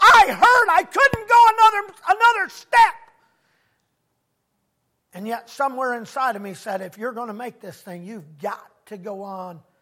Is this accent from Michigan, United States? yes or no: yes; Michigan, United States; I was from Michigan in December and I ended up in Parris Island, South Carolina.